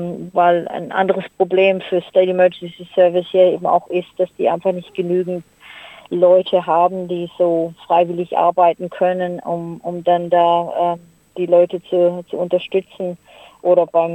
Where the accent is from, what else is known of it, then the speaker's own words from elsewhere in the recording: Häusern, Baden-Württemberg, Germany; now in Australia; Ich komme aus dem Schwarzwald und zwar einem kleinen Dorf, das heißt Häusern. Das hat wohl auch nur 1.000, vielleicht 1.500 Einwohner, vielleicht sind es jetzt schon mehr. Aber ja, halt ein kleines Dorf mitten im Hochschwarzwald.